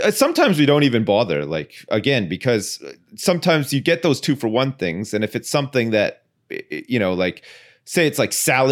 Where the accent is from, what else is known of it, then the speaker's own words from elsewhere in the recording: Ottawa, Ontario, Canada; where I grew up in Ottawa, in the suburbs